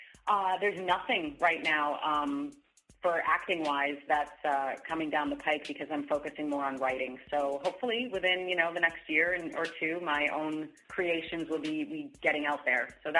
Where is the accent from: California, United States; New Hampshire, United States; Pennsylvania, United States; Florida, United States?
New Hampshire, United States; he was the first person I saw when I was growing up in New Hampshire